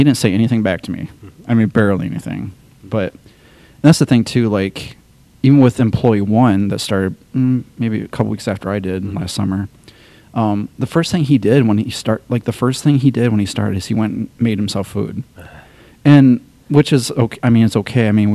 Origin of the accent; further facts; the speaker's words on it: Rockford, Illinois, United States; because, I mean, I'm still thinking about my hometown. Mm-hmm. Like, I could never even imagine being able to have a job at a bowling alley in Rockford